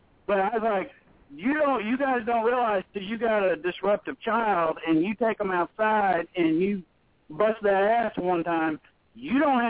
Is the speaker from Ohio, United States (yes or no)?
yes; Wilmington, Ohio, United States; born there; my parents were born and raised in Athens, Ohio, and all my family's up there, and that's where I was born in Wilmington, Ohio, outside of Cincinnati.